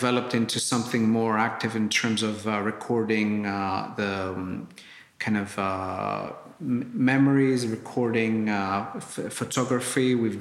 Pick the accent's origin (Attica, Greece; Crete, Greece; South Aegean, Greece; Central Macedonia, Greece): South Aegean, Greece; Santorini; English is a second language; I'm an archaeologist. I'm from Santorini.